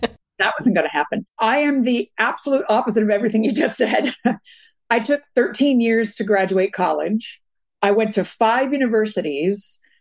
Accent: New York City, New York, United States; born there; I was born in New York City in Queens.

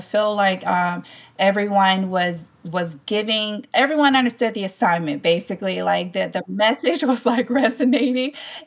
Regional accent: North Carolina, United States; I'm from North Carolina, so our thing is really barbecue. So when I moved to South Carolina, I'm realizing it's a lot of seafood things.

